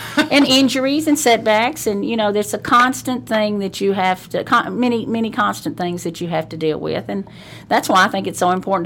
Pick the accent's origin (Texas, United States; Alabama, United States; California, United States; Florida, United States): Alabama, United States; also born or lived in Tennessee; I grew up in the South in Alabama before Title IX.